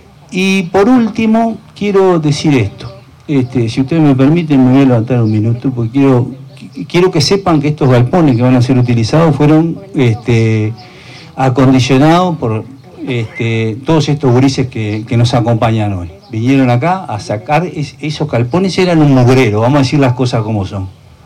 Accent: Uruguay; me deja muy contento como ciudadano uruguayo. Así somos los uruguayos

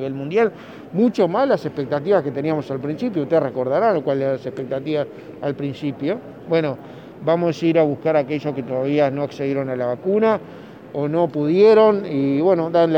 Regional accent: Uruguay

